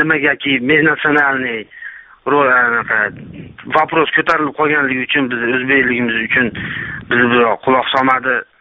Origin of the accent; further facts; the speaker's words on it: Osh, Osh Region, Kyrgyzstan; now in Kazakhstan; Biz Qozog'istondan telefon qiluvdik sizlarga. Biz mana shu O'shdanmiz. Qozog'istonga kelganimizga 10 yil bo'lgan. Qozog'istonda ishlaymiz.